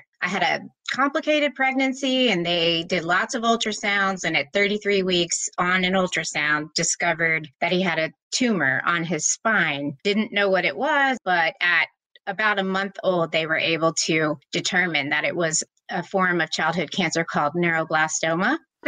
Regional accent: Atlanta, Georgia, United States; I grew up here in Atlanta. I think I'm one of the few natives left here. Went to Lakeside High School in DeKalb County and went to college at Vanderbilt and then law school at UGA.

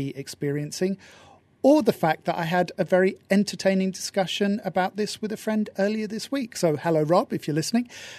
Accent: United Kingdom; You know, I'm British

